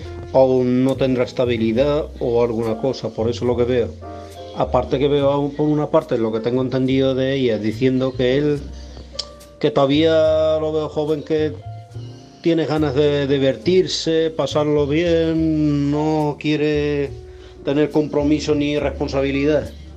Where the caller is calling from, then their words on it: Algeciras, Andalusia, Spain; corresponsal de Algeciras.